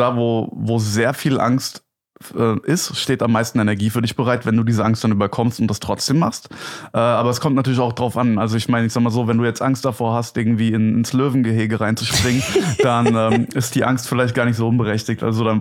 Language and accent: German; Gelnhausen, Hesse, Germany; Okay, also ich komme aus Gelnhausen. Das ist eine Kleinstadt, so 40, 45 Minuten entfernt von Frankfurt am Main.